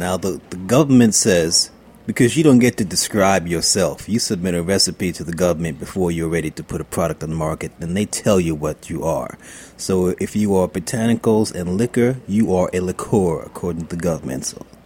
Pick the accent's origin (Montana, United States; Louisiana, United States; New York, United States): New York, United States; Jamaica, Queens; I grew up in Jamaica, Queens.